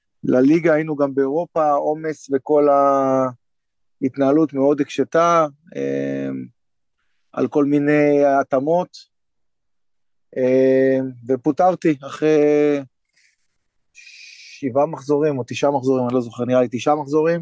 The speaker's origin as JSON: {"language": "Hebrew", "town": "Beit Zayit", "region": "Jerusalem District", "country": "Israel", "tie": "born or raised there", "said": "אז אני גדלתי במושב בית זית, ובגיל מאוד צעיר התחלתי לשחק כדורסל"}